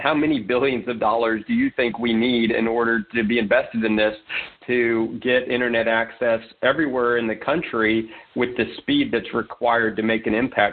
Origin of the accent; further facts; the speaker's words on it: Dallas, Texas, United States; There's Paul Sawyer in my hometown of Dallas.